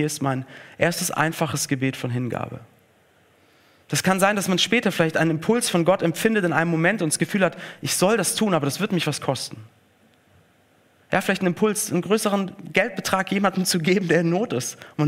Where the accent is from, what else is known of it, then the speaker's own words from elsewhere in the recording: Stuttgart, Baden-Württemberg, Germany; welcher andere Zirkus auch immer so sein Zelt in Stuttgart aufgeschlagen hat, wo ich aufgewachsen bin.